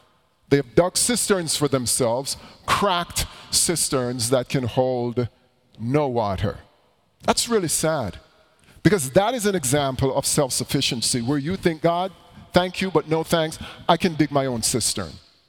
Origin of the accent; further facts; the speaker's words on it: Jamaica; born there; I was born in Jamaica.